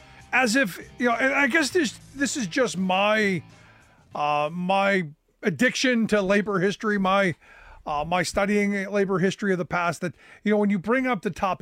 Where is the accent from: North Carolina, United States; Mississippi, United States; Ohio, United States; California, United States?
Ohio, United States; Cleveland; Growing up in Cleveland, you heard stories about, because Akron wasn't far away.